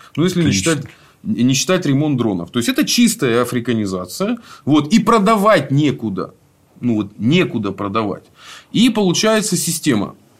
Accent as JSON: {"language": "Russian", "country": "Ukraine", "first_language": "ru", "said": "Я русскоязычный украинец. Да что там? Я просто такой самый что ни на есть русский Украины."}